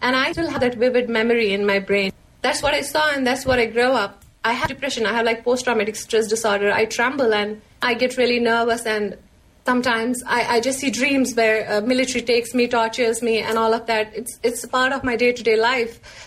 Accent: Jammu and Kashmir, India; I have been born and brought up in Kashmir. I lived my whole life there.

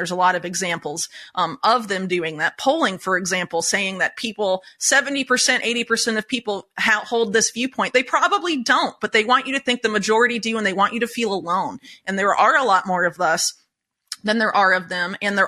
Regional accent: United States; where I grew up in the United States, no American I knew, except for, you know, much older people like my grandma's age and older, knew how to knit

